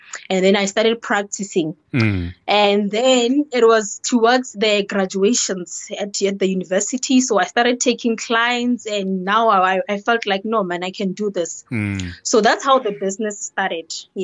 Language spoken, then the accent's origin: English; Kgobokwane, Limpopo, South Africa; I was born and bred in Kgobokwane village. It's a village in Limpopo next to Siyabuswa.